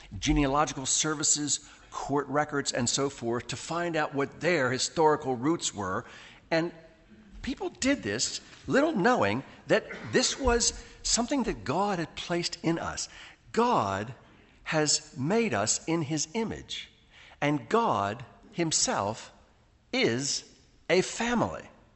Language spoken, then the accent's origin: English; United States; After all, I'm an American.